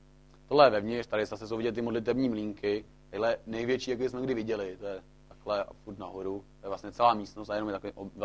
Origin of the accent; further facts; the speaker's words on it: Bohemia, Czechia; A pak nějak zjistili, že jsme z Čech